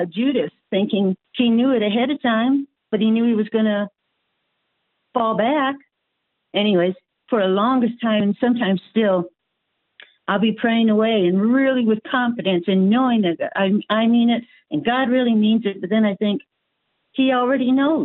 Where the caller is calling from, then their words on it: Kansas City, Missouri, United States; I'm calling from Kansas City, Missouri.